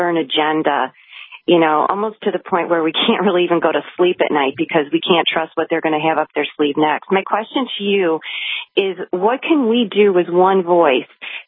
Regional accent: Chicago, Illinois, United States; now in New Jersey, United States; I'm from Chicago originally, so you can imagine, you know, that none of this surprises me

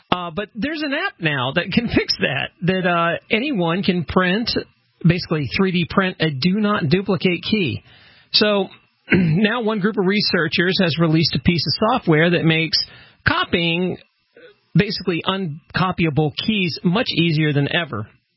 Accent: the South, United States; accent: southern; Sorry. That's my southern accent.

